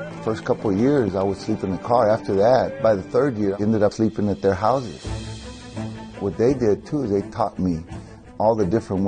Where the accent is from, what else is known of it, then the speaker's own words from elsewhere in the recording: Port Isabel, Texas, United States; I'm from Port Isabel, Texas. Down there in Texas, it's just like people say.